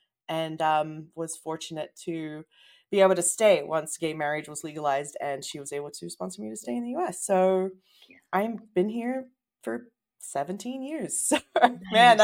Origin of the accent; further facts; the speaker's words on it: Australia; also born or lived in Brazil; now in United States; I am Brazilian born. I am Australian raised, and I now live in the U.S.